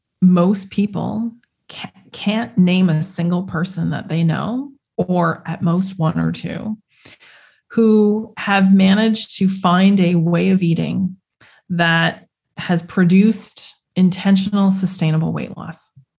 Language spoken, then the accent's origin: English; Canada; where I grew up in Canada. I don't think we've ever actually seen a yam.